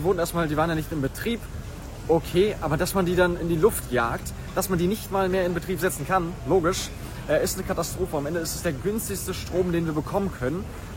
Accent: Germany; Und ich bin super dankbar, in Deutschland aufgewachsen zu sein.

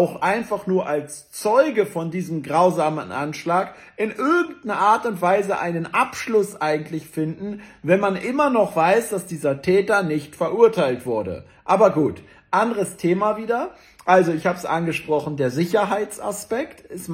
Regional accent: Berlin, Germany; ich weiß noch, bei uns in Zehlendorf, damals gab es dieses kleine Eisenbahnding, wo man damit rumfahren konnte.

